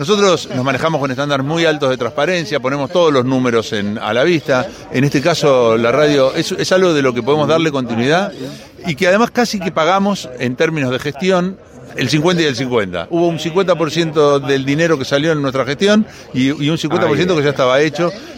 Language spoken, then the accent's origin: Spanish; Buenos Aires, Argentina; Nacido y criado en la ciudad de Buenos Aires, bueno, ahora ciudad autónoma de Buenos Aires.